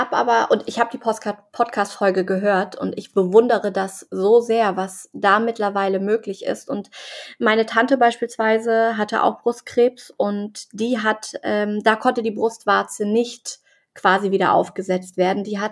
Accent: Hamburg, Germany; ich komme aus Hamburg

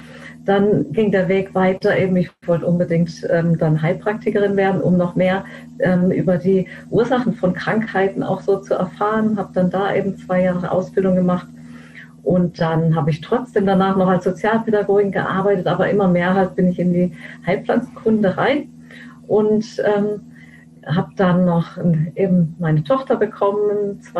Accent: Lörrach, Baden-Württemberg, Germany; also born or lived in Tromsø; Also ich bin aufgewachsen in Lörrach

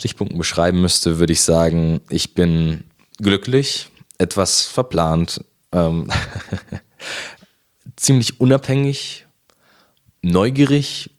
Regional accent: Munich, Bavaria, Germany; wohne ich aktuell in Haidhausen, aber ursprünglich komme ich aus der Au. Dort bin ich in der Gemeinde Maria Hilf schon lange aktiv.

